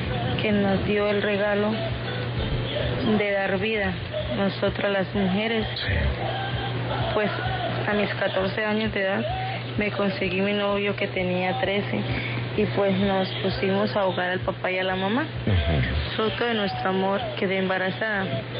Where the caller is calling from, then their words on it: Cúcuta, Norte de Santander, Colombia; de Cúcuta.